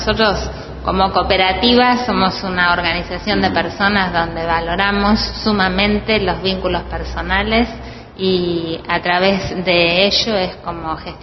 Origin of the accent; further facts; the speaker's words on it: Necochea, Buenos Aires Province, Argentina; Hoy estamos acá, tenemos el gusto de estar en Mar del Plata, un poco ya mi zona, porque soy oriunda de Necochea.